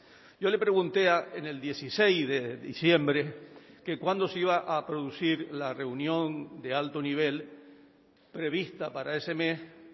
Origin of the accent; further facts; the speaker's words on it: Canary Islands, Spain; a nosotros, como canarios